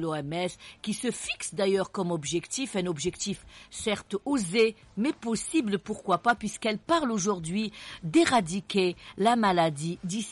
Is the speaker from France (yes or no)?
no; Algeria; Chez nous, en Algérie, c'est vrai que la tuberculose a nettement régressé